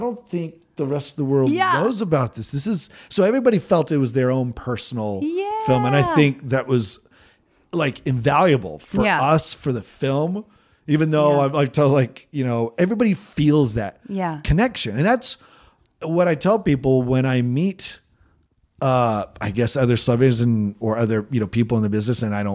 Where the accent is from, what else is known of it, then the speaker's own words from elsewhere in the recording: Salem, Oregon, United States; Salem, Oregon.